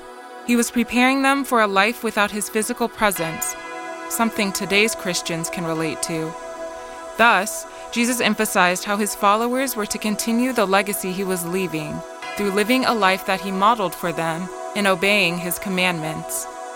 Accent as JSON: {"language": "English", "region": "California", "country": "United States", "said": "Well, I'm from Southern California and he is from South Jersey, New Jersey."}